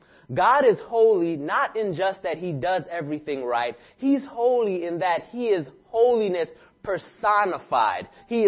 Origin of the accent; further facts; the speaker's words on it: New York City, New York, United States; And I'm like, oh, man, I'm from New York. I know what it is.